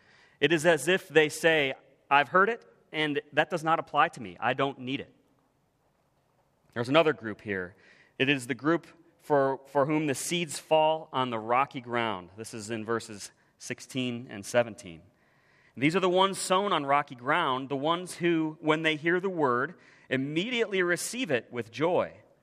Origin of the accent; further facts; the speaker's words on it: Cleveland, Ohio, United States; When we moved away from Cleveland, Ohio, I'm from Cleveland. I grew up there. I'm afflicted with the Cleveland sports curse